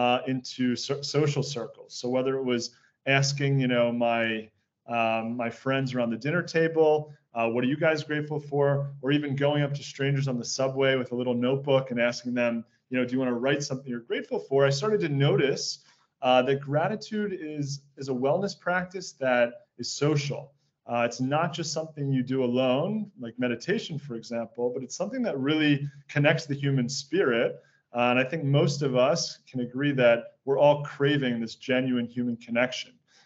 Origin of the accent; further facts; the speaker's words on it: United States; So, I grew up in the States, and while in college, I discovered this practice of gratitude journaling.